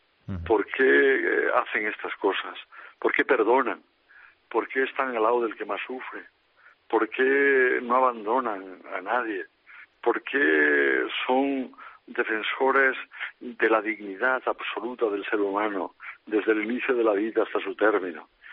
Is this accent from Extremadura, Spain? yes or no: no; Cantabria, Spain; en advocaciones como es la de mi tierra, la Bien Aparecida